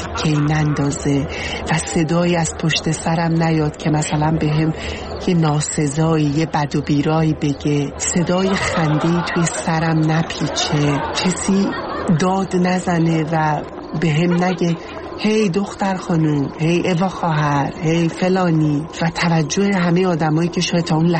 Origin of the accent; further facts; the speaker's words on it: Iran; moved away; من یک زن ترنسم و از ایران اومدم